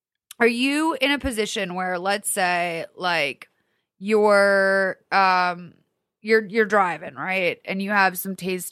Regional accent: Lexington, Massachusetts, United States; I mean, I grew up in Lexington, Mass, a historical city.

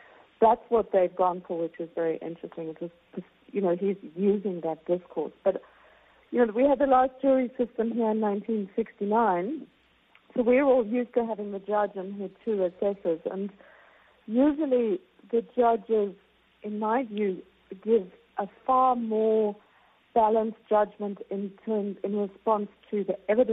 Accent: South Africa; And as a South African

